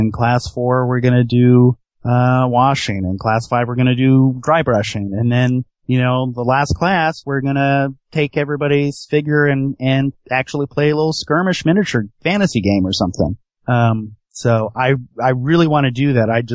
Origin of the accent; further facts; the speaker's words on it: West Coast, United States; For me, I grew up on the West Coast